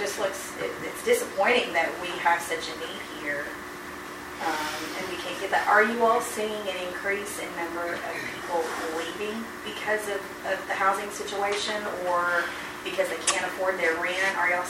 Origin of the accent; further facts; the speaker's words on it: Madisonville, United States; You know, of course, I'm from Madisonville